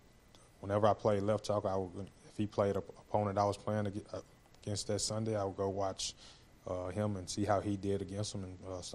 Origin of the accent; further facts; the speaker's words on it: Tennessee, United States; just happy to be back here in my home state and to be playing for the Titans